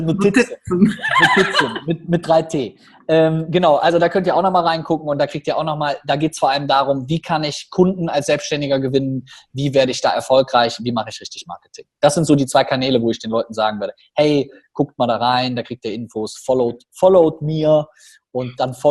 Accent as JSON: {"language": "German", "region": "North Rhine-Westphalia", "country": "Germany", "accent": "Cologne", "lives_now": "Düsseldorf, Germany", "said": "mir sollte manchmal mein Kölner Akzent so ein bisschen peinlich sein"}